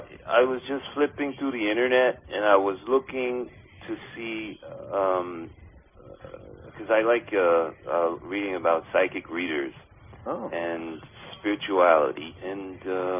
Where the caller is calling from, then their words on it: Bronx, New York, United States; I'm in the Bronx.